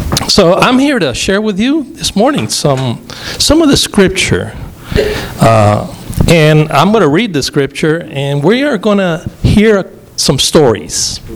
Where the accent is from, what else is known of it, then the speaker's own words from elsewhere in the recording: Columbus, Ohio, United States; I'm from Columbus, Ohio. Anybody been to Columbus?